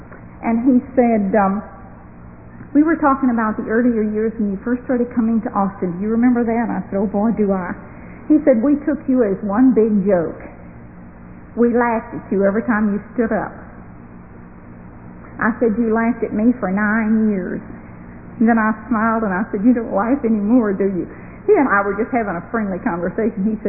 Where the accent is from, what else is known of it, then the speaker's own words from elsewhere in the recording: Ireland; And you have to realize I'm Irish. And you don't tell an Irishman you're not going to listen to them.